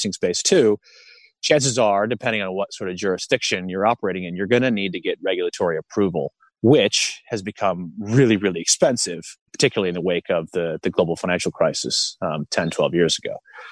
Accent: United States; now in Australia; I'm an American. Have been living in Australia for years.

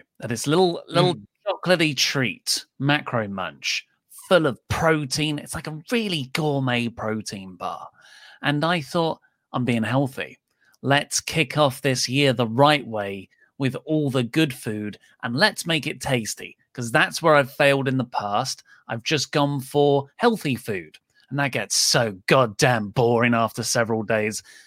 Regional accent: South East England, United Kingdom; I was born and raised in Kent.

